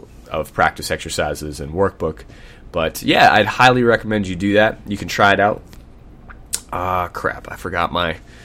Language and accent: English; Boston, Massachusetts, United States; now in Sacramento, United States; I'm in Sacramento. I'm originally from Boston.